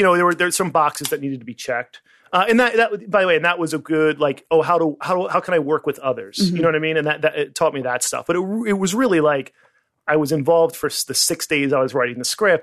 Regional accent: Pennsylvania, United States; Outside Philadelphia.

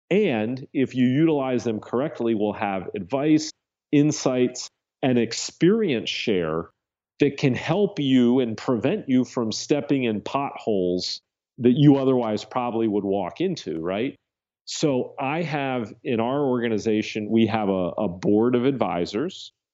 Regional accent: Florida, United States; I grew up in Central Florida.

